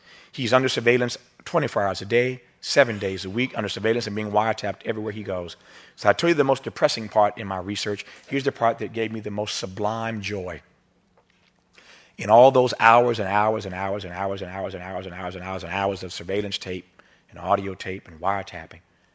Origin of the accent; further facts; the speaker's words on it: Indiana, United States; We sang a song in my little church growing up in Indiana.